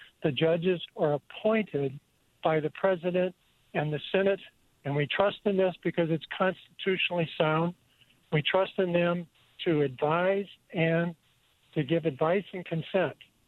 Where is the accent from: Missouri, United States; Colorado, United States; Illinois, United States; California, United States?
Missouri, United States; I want to say I am from Missouri